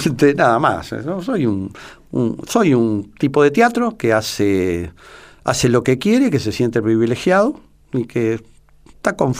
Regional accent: Uruguay; now in Argentina; Los uruguayos piensan que soy porteño, los porteños que soy uruguayo. Porque, claro, la mitad de mi vida ha estado acá, mis hijas están acá. Yo no, yo políticamente e históricamente me reconozco como oriental.

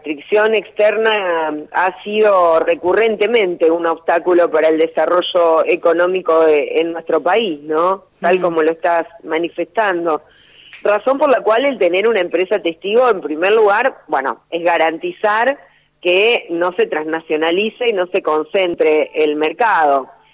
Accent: Santa Fe, Argentina; lo tomé como santafesina y como argentina muy bien.

